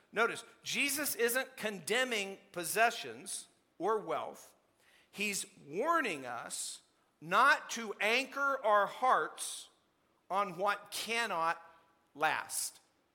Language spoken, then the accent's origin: English; Colorado, United States; And so I'm from Southern Colorado